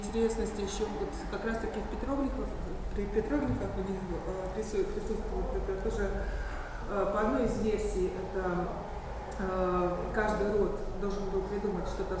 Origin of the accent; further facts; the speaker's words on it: Ural, Russia; я вообще с Урала, я знаю отлично, что это за камни.